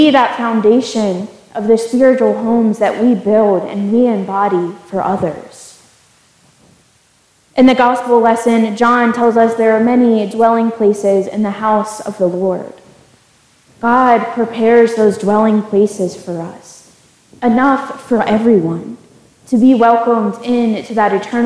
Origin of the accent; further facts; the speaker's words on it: Pennsylvania, United States; also born or lived in Carolinas; now in Indiana, United States; I'm originally from Pennsylvania, spent a few years in the Carolina, and then hopped out here to Indiana.